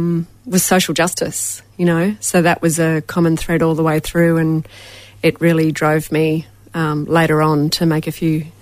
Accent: Sydney, New South Wales, Australia; also born or lived in Brisbane; I grew up in Sydney, in the Fibros, as they call it, Lidcombe, inner west, in a very multicultural suburb. Went to school with a lot of Vietnamese refugees, Lebanese refugees, and a lot of racist white people. moved to Brizzy as a young teenager

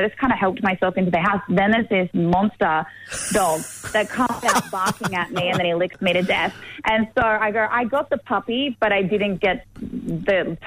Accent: Gunnedah, New South Wales, Australia; I grew up in Gunnedah, which is like 45 minutes from Tamworth.

